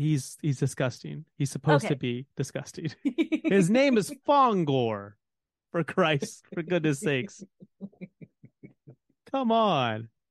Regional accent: Texas, United States; As a Texan, I am obligated to trash talk Oklahoma at least once a week.

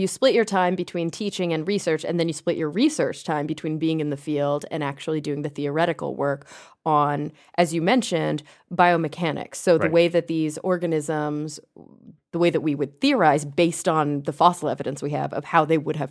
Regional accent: Texas, United States; I grew up in Texas. I'm a Southern girl.

